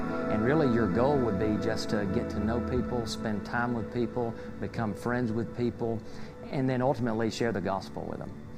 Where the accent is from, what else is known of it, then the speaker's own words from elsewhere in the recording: Georgia, United States; I'm originally from the Blue Ridge Mountains in North Georgia, or as I like to call it, the country. I lived there for 25 years.